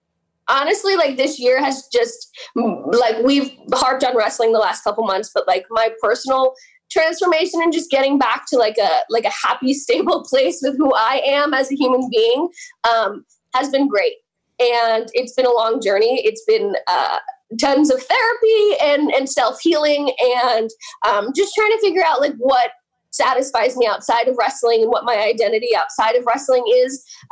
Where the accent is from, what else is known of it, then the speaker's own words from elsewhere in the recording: Oak Ridge, New Jersey, United States; also born or lived in Jefferson Township; Yeah, so I'm announced from Hackettstown, but I'm actually from Oak Ridge, which makes up Jefferson Township. And Jefferson Township is Oak Ridge, Milton, one side, and then Route 15 cuts it in half, and then Lake Apacon is the other side of Jefferson. So that's actually where I'm from.